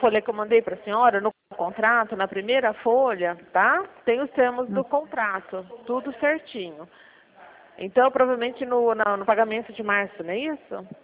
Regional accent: Cosmópolis, São Paulo, Brazil; Eu moro, a gente é daqui, nós somos aqui de Cosmópolis

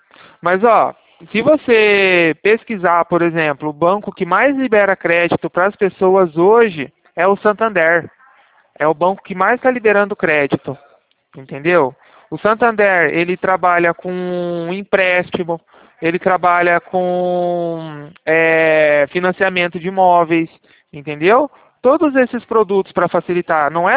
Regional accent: São Paulo, Brazil; Eu sou daqui de São Paulo.

